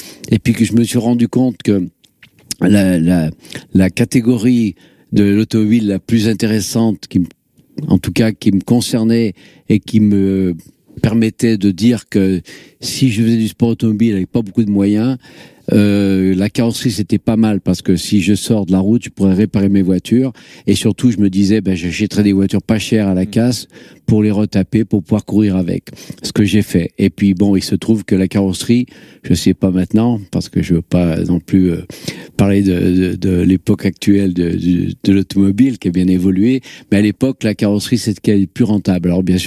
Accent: Gières, Auvergne-Rhône-Alpes, France; dans mon village de Gières, parce que je suis natif de Gières, un petit village à côté de Grenoble

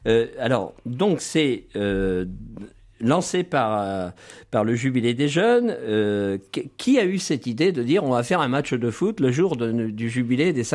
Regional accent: France; chez nous en France, c'est toujours un problème

